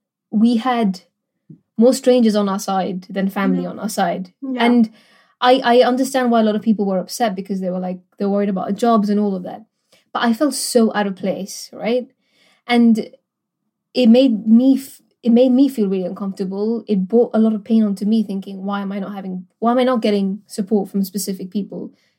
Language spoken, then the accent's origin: English; Gibraltar; And I think one of the things that helped me as a girl growing up in Gibraltar, I felt really out of place growing up, Ruby.